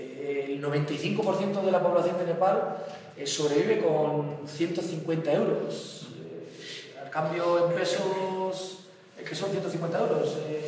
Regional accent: Basque Country, Spain; yo me siento vasco y me tira muchísimo.

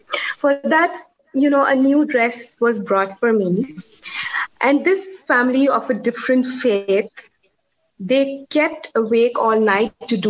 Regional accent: Islamabad, Islamabad Capital Territory, Pakistan; I was brought up and raised in Pakistan. I'm an 80s kid in 88. I do remember Zia's plane crash. Because I've been, you know, brought up in Islamabad

